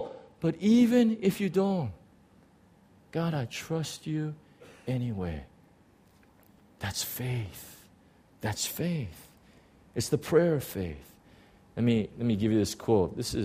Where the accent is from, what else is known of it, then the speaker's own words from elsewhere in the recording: Chicago, Illinois, United States; I was from Chicago, so I remember all these things.